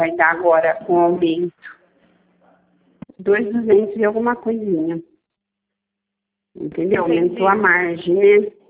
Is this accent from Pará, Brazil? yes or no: no; Pedreira, São Paulo, Brazil; Eu sou de Pedreira.